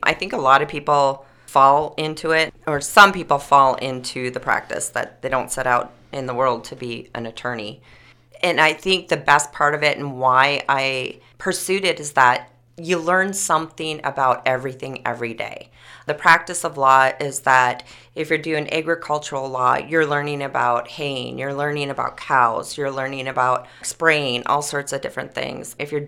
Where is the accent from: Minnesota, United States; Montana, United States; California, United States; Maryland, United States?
Montana, United States; Froid; I'm originally from Freud, Montana, but I was born here in Sydney because that's the closest hospital.